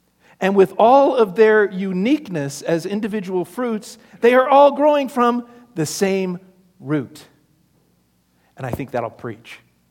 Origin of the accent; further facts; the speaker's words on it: Phoenix, Arizona, United States; When I was growing up in Phoenix, part of my confirmation class at Central United Methodist was going to Temple Beth Israel, back when it was on Osborne Road and about 10th Avenue.